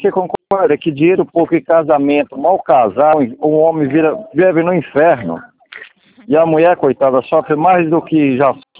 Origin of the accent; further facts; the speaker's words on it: Araçatuba, São Paulo, Brazil; Ó, eu sou de Araçatuba. Eu vim de São Paulo para cá, para Araçatuba.